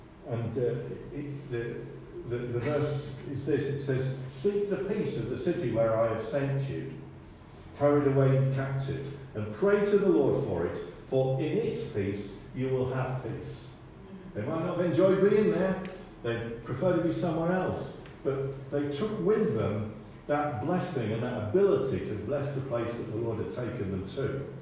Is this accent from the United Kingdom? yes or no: yes; England, United Kingdom; I'm from England, I was born in England, and I love England, I care about this nation particularly.